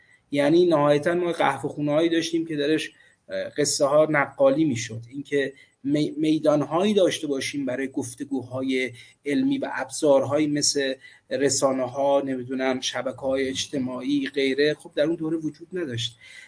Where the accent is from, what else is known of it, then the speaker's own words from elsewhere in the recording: Gilan, Iran; من اهل گیلانم